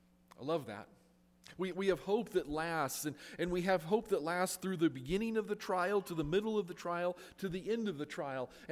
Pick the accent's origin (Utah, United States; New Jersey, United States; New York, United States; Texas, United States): Utah, United States; Salt Lake City; I'm from Salt Lake, and we don't have alligators for fish in Utah.